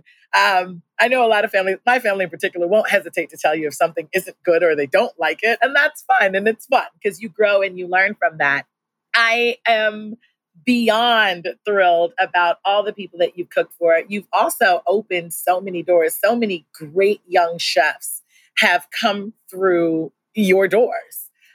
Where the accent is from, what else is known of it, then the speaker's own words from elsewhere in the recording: Belize; I'm from Belize.